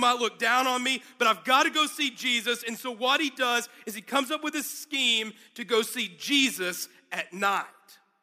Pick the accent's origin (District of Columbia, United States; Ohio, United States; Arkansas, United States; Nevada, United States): Arkansas, United States; even shows like the Beverly Hillbillies, which just reminded me of growing up in Arkansas.